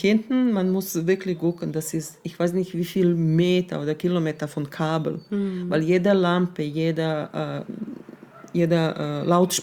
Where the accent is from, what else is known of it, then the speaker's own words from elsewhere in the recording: Serbia; German is a second language; ich komme aus Serbien und wir haben damals 90er Jahre diesen Krieg und ich habe selber Bombing erlebt.